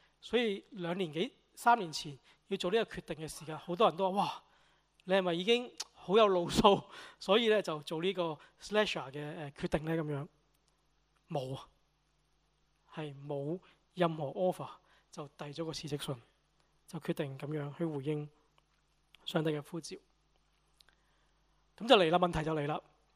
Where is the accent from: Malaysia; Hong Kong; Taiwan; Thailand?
Hong Kong; 我們香港人見到士多啤梨就會傻了，好好吃啊。